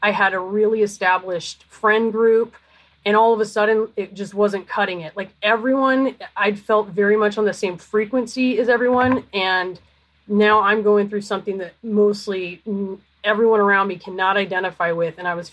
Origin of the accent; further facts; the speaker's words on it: Canberra, Australian Capital Territory, Australia; born there; I was born in Canberra.